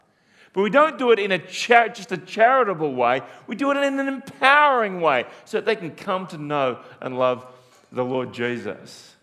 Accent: Australia; I'm passionate for Australia. I'm Australian.

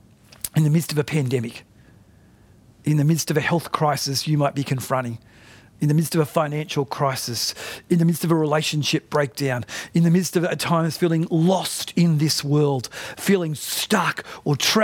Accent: Australia; I'm an Australian citizen.

